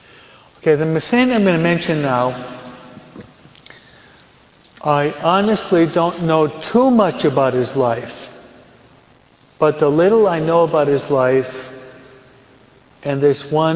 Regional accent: New York, United States; also born or lived in New Jersey; I was brought up in New York and New Jersey with what is called, maybe you Californians don't know what this is, but I'll explain the terminology.

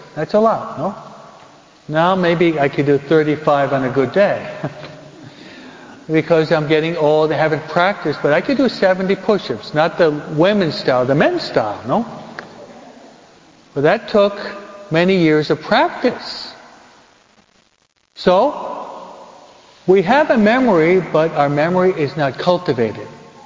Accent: New York, United States; I can talk about New York because I'm a New Yorker.

